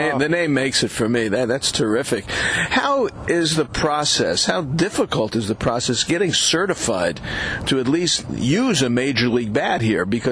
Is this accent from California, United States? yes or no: no; Brooklyn, New York, United States; You know, I grew up in Brooklyn, so number one, the captain, was a big deal for me.